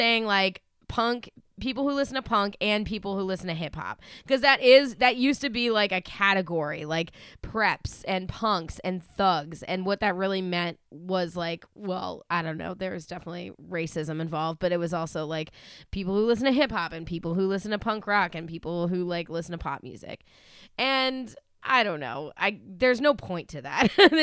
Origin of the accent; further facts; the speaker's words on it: Acton, Massachusetts, United States; I'm from Acton.